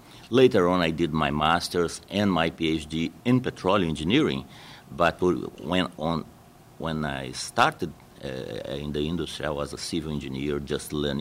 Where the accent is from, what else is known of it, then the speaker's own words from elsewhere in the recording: Brazil; I'm originally from Brazil